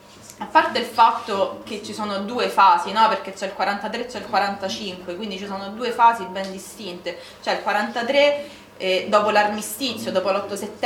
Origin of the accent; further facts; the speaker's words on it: Rome, Lazio, Italy; Io vengo da Roma, a Roma non arrivano tantissimo